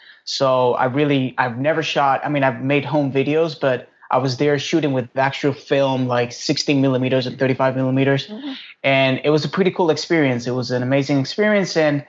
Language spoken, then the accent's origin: English; Havana, Cuba; English is a second language; So I was born in Havana, and I grew up watching, you know